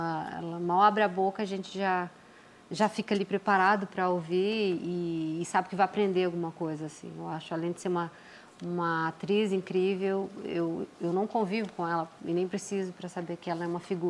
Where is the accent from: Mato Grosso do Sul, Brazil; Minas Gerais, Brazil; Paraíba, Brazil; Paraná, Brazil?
Minas Gerais, Brazil; now in São Paulo, Brazil; porque eu sou mineira, eu vim, fui para São Paulo cedo, né, em busca do trabalho, carreira e tal.